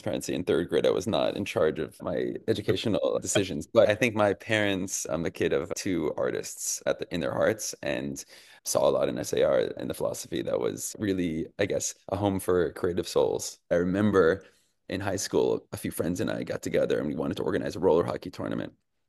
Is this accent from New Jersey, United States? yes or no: yes; Teaneck, New Jersey, United States; Yeah, I grew up in Teaneck, New Jersey.